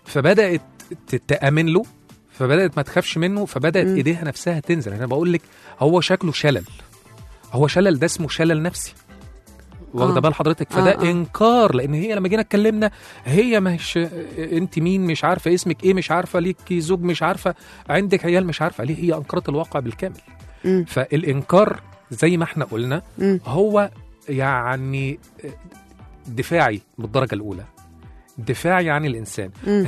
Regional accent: Upper Egypt, Egypt; أنا صعيدي على فكره يعني، الحمد لله

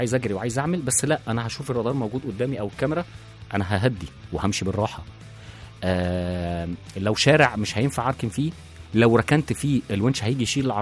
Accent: Egypt; احنا عندنا في مصر لا، احنا عندنا في مصر القانون في مصر ما كانش لسه

